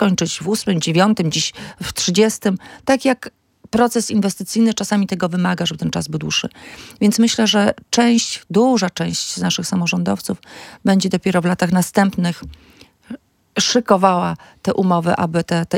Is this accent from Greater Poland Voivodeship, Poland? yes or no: no; Pomeranian Voivodeship, Poland; Jestem Kaszubką. Mam dziadków z Kaszub. Generalnie moja rodzina pochodzi z Kaszub ze strony mamy i taty.